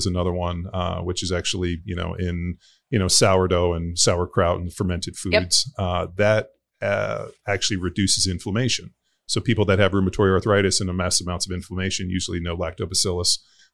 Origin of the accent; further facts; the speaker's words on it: California, United States; no, my grandparents are from Denmark. I grew up in California.